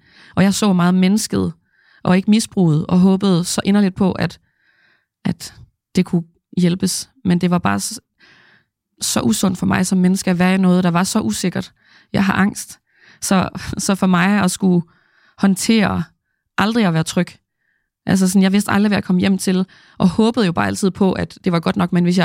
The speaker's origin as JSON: {"language": "Danish", "town": "Randers", "region": "Central Denmark Region", "country": "Denmark", "said": "alle de traumatiserende minder, jeg havde derhjemme i Randers"}